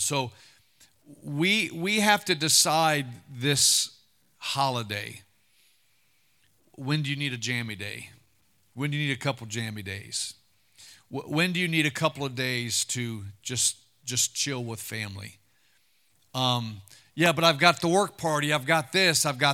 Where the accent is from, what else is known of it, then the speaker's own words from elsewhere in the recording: Wisconsin, United States; a girl that I grew up with in Wisconsin, her niece just got diagnosed with something.